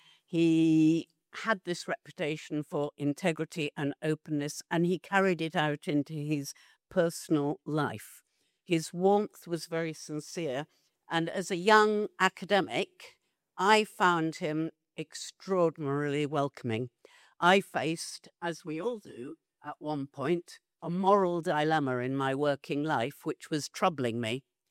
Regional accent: United Kingdom; You would be very foolish as a British woman to go to Tehran to give a lecture.

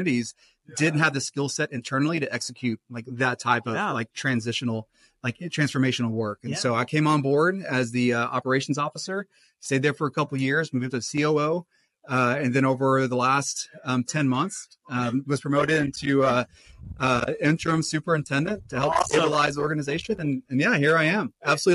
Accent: Austin, Texas, United States; I'm born and raised in Austin.

